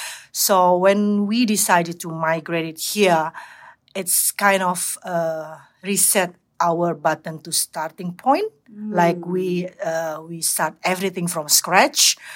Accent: Indonesia; moved away as an adult; now in Australia; I was born and raised in Indonesia. And then I was moving to Australia around 15 years ago with my husband and my child.

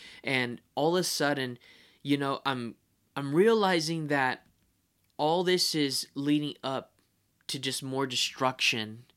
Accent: California, United States; I'm 30 years old. I'm from California.

